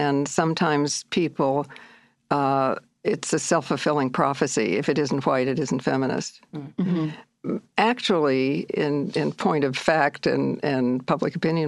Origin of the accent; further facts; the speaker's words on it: Midwest, United States; I'm a Midwesterner, yeah.